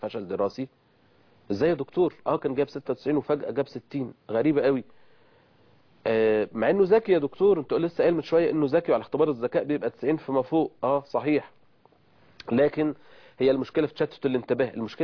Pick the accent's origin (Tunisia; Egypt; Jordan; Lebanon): Egypt; يعني عندنا في مصر مثلا 10% في الوطن العربي بين طلاب المدارس